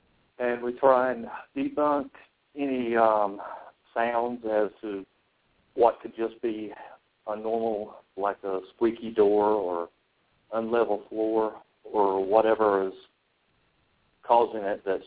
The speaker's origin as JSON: {"language": "English", "town": "Clinton", "region": "North Carolina", "country": "United States", "said": "I'm from Clinton, North Carolina."}